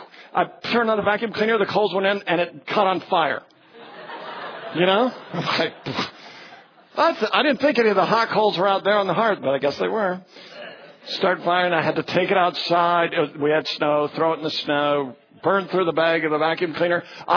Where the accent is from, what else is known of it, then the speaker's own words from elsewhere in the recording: Salem, Oregon, United States; My dad was a nurseryman. I grew up outside of Salem, Oregon.